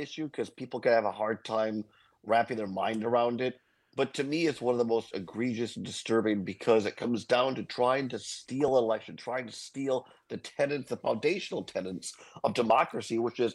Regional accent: Richland Center, Wisconsin, United States; because we grew up together in Richland Center.

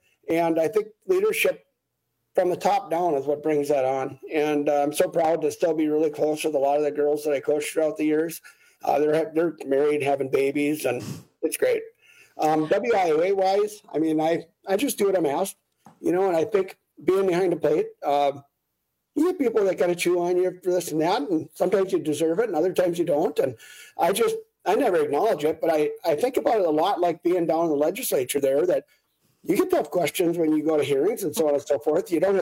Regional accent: Grantsburg, Wisconsin, United States; especially in my hometown of Grantsburg here

